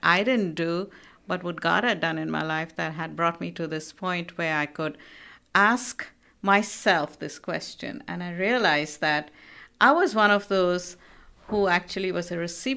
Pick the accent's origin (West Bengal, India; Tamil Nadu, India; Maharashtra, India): West Bengal, India; Kolkata; now in United States; And I grew up in Calcutta, the city of joy in India.